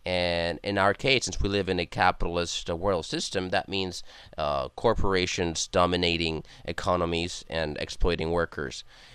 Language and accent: English; Spain; also born or lived in Germany; I myself spent a lot of years in Europe growing up in Spain, and also I lived in Germany